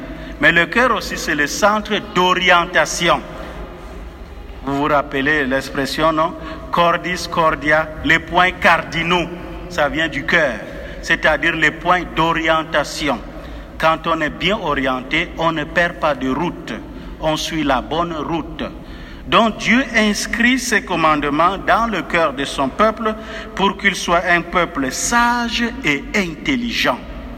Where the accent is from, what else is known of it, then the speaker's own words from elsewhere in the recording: Far North, Cameroon; moi je viens de la savane du Nord Cameroun, dans la région de l'extrême nord